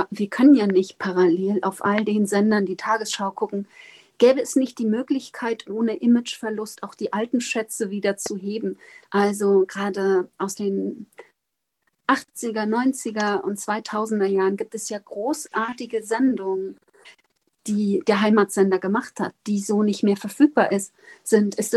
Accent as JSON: {"language": "German", "region": "East Germany", "country": "Germany", "said": "damals noch als Ostdeutscher."}